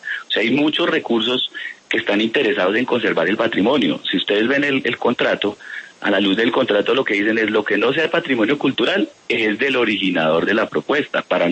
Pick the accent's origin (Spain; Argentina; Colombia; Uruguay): Colombia; yo soy el colombiano